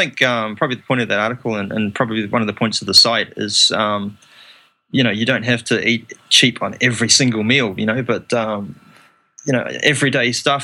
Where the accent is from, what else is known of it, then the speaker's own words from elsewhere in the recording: New Zealand; I mean, I'm originally from New Zealand